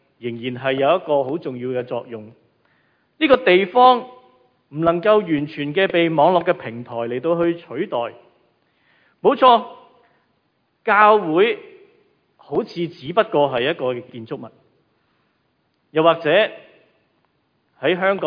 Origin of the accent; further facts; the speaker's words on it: China; 这个情形就好像我们中国人的习惯